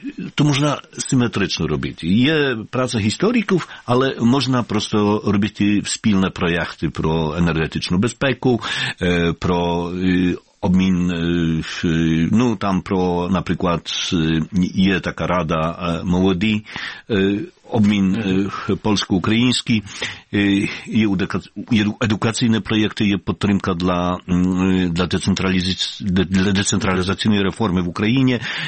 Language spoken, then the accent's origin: Ukrainian; Kraków, Lesser Poland, Poland; Ukrainian is a second language; згинув в битві під скалою коло мого рідного міста Кракова.